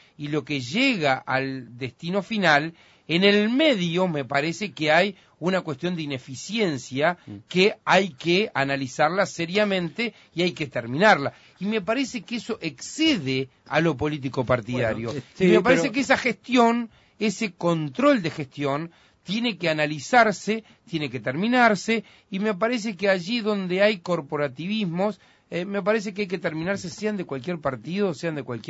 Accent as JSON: {"language": "Spanish", "country": "Uruguay", "said": "como uruguayo"}